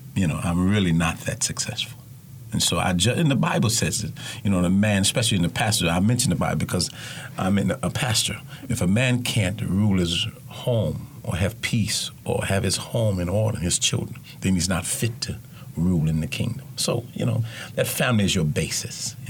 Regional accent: Chicago, Illinois, United States; Because it's only, we're originally from Chicago.

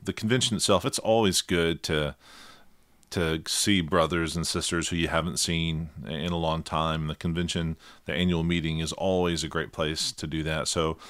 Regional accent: Oxford, Mississippi, United States; now in New Orleans, United States; Yeah, so I grew up in Oxford, Mississippi, who just recently celebrated a World Series, college World Series victory.

